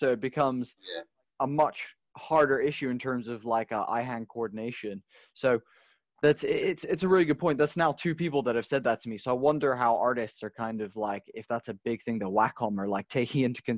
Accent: Spain; now in England, United Kingdom; I'm super dyslexic, and actually growing up in Spain, I was taught to write cursive.

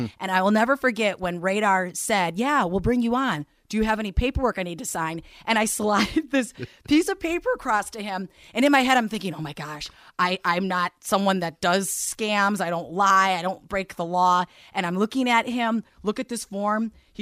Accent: Milwaukee, Wisconsin, United States; We are in Milwaukee, and that's my home city, so that's a perk. To be able to wake up my hometown is great

